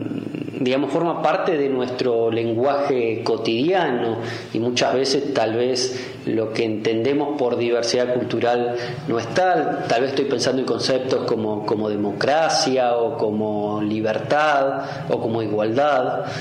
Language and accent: Spanish; Argentina; más allá de nuestra impronta como ser argentino